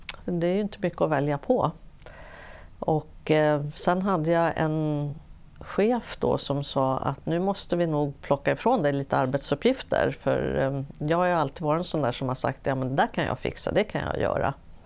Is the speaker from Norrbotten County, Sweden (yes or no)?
no; Stockholm, Stockholm County, Sweden; Jag växte upp på Kungsholmen och hade en jättefördel av att jag hade både farmor och farfar och mormor och morfar i samma kvarter.